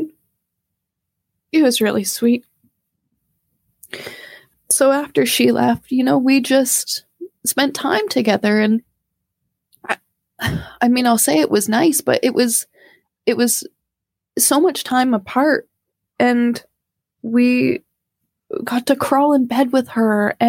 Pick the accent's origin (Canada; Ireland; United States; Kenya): Canada; we're Canadian.